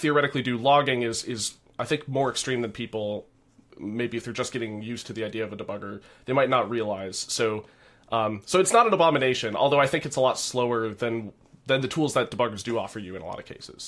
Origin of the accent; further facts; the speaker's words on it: United States; Because I'm American too, so that's how you that's how you do that.